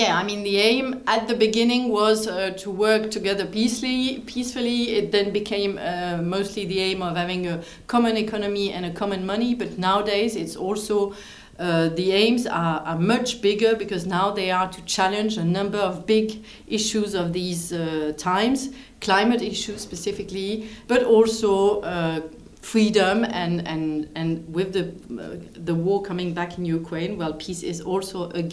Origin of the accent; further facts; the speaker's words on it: France; English is a second language; I'm a French MEP.